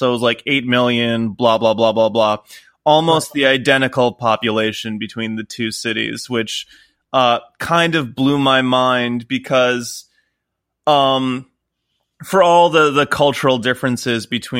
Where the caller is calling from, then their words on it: Oregon, United States; I am calling in from the coast of Oregon.